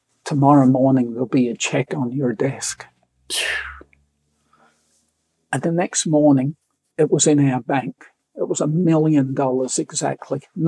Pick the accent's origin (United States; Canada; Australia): Australia; I said, yes, I'm from Australia.